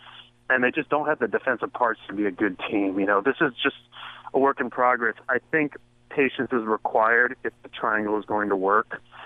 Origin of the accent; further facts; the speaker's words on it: Washington, District of Columbia, United States; My hometown Wizards have a really good record.